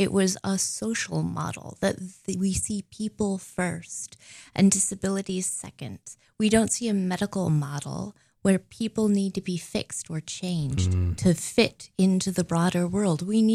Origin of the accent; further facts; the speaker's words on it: Sheridan, Wyoming, United States; I'm from Sheridan, Wyoming. I know everyone and everything.